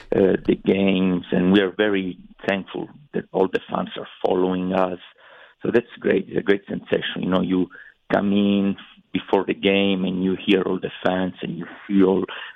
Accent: Italy; Yeah, I come from Italy.

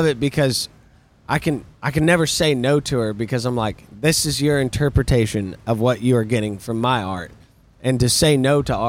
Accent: Stillwater, Oklahoma, United States; my hometown, Stillwater, Oklahoma, is the home of Red Dirt.

